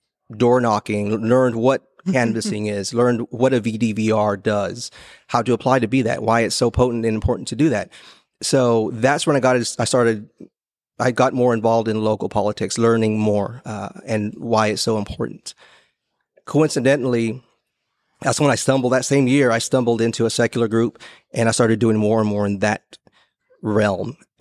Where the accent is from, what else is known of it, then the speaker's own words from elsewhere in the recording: Houston, Texas, United States; I'm sorry, I'm from Houston, Texas, by the way.